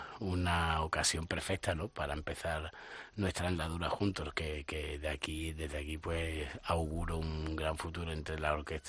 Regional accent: Estepona, Andalusia, Spain; en una feria de allí de Andalucía, concretamente por donde vivimos, de donde soy, en Estepona

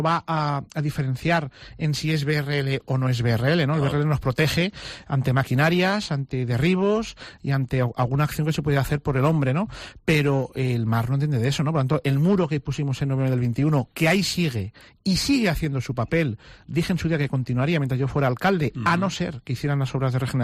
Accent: Nules, Valencian Community, Spain; Cómo está la parte de los proyectos pendientes de regeneración en mi pueblo, ¿no? En la playa de Nules

